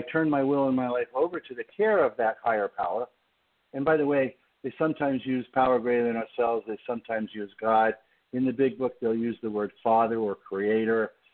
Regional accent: New York, United States; I grew up in New York, so I also know the cultural traditions of Judaism

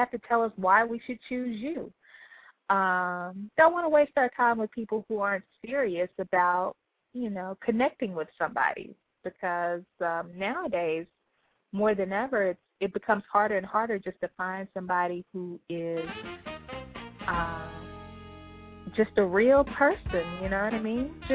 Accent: Alabama, United States; I'm not just going to have Joe Splo and I'm from Alabama, guys.

